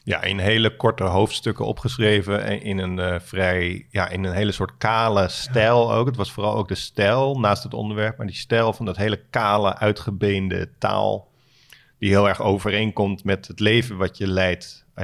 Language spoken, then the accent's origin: Dutch; Alphen aan de Rijn, South Holland, Netherlands; terug naar Alphen aan de Rijn, waar ik ben opgegroeid naast een winkelcentrum waar een schietpartij heeft plaatsgevonden 10 jaar geleden.